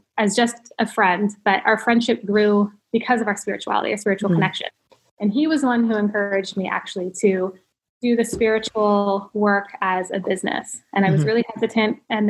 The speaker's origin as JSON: {"language": "English", "region": "Ohio", "country": "United States", "lives_now": "California, United States", "said": "So I'm very proud that I'm from Ohio."}